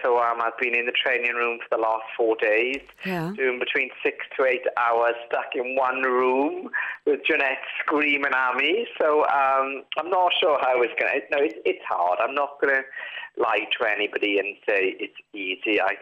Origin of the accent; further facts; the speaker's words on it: Merthyr Tydfil, Wales, United Kingdom; I'm from Merthyr Tydfil. I'm used to people shouting at me.